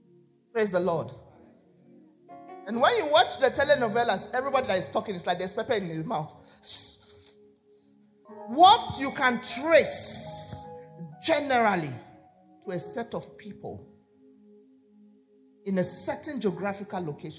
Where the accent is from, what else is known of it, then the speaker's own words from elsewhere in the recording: Bayelsa, Nigeria; I come from the Ijaw tribe, from the state called Bayelsa. When you look at the map of Nigeria, we are down there at the base where all the water gather.